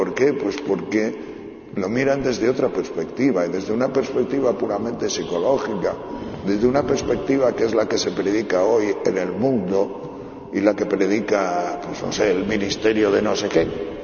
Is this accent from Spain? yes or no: yes; Asturias, Spain; ir a Tejerina, que es mi pueblo, o prefiero ir a Cudillero, a Candás, porque nosotros somos muy asturianos, porque los primeros años vivimos en Asturias, de mi vida, de nuestra vida.